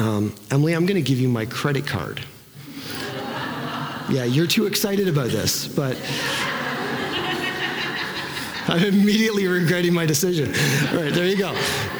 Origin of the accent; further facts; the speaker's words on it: Canada; I'm Canadian. I'm not American. I am not a citizen here.